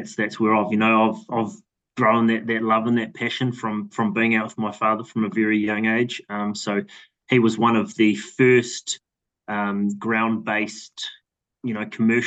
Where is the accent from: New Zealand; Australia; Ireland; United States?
New Zealand; born or raised there; also born or lived in Balclutha